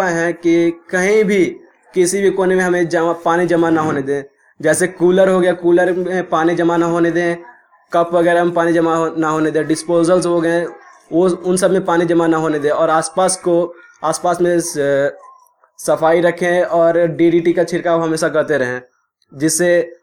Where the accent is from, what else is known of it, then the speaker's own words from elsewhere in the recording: Haveli Kharagpur, Bihar, India; मैं संत टोला हवेली खड़गपुर का निवासी हूँ।